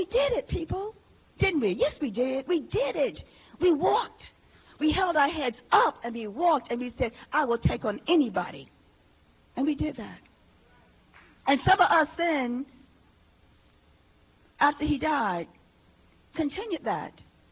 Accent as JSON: {"language": "English", "town": "Harlem", "region": "New York", "country": "United States", "tie": "born or raised there", "said": "we saw plenty of people before Malcolm growing up in Harlem, I did."}